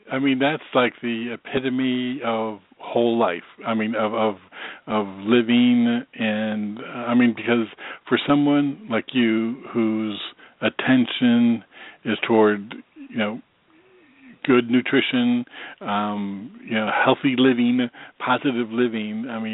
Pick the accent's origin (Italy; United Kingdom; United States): United States; Binghamton, New York; now in Myrtle Beach, United States; Well, now I live in Myrtle Beach, South Carolina, so I haven't gone back to Binghamton in a long, long, long time.